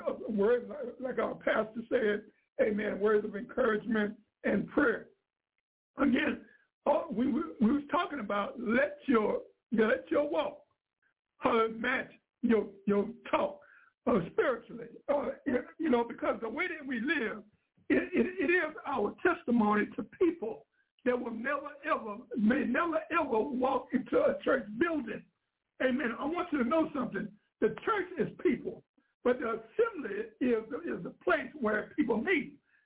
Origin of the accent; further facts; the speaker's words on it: Louisiana, United States; now in Missouri City, United States; I'm transplanted from Louisiana into Hallelujah, Missouri City, Texas.